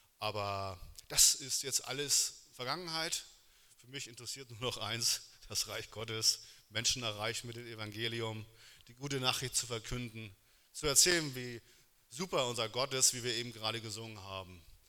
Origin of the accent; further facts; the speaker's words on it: Hamburg, Germany; now in Wunstorf, Germany; Ich bin gebürtiger Hamburger. Vielleicht hört man das immer im Dialekt. Und wohne jetzt seit ungefähr 12 Jahren mit meiner Frau und unserem Sohn in Niedersachsen, in der Nähe von Hannover, Wunsdorf, am schönen Steyrhuder Meer